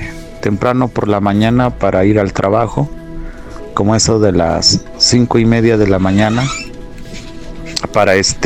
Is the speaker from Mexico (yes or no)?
yes; San Rafael Tepatlaxco, Tlaxcala, Mexico; yo vivo a las faldas de la Malinche, soy del estado de Tlaxcala y pertenezco a la población de San Rafael Tepaclasco.